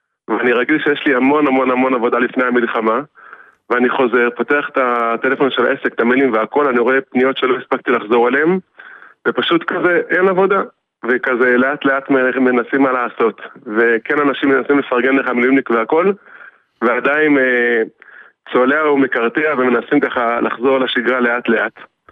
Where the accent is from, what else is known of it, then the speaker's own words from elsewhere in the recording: Jerusalem, Jerusalem District, Israel; now in Rehavia, Jerusalem, Israel; גדלתי בשכונת גילו, עד גיל 7, ואחר כך עברתי לשוב עד ירושלים.